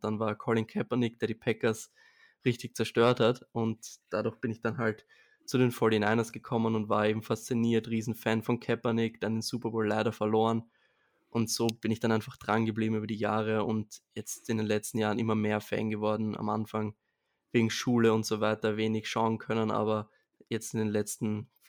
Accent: Vienna, Austria; ich bin aus Wien, also aus Österreich, und beruflich bin ich Sportredakteur bei einem Fernsehsender in Wien.

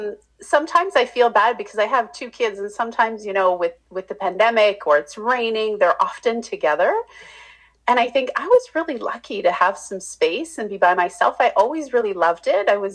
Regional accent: Canada; I got to do a better job in talking about how we're Canadian.

